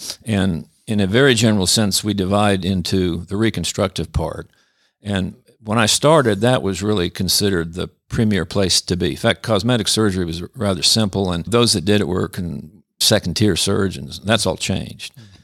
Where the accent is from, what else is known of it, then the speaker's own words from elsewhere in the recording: Kansas, United States; I grew up in Kansas, and then I went to medical school, University of Kansas in Kansas City.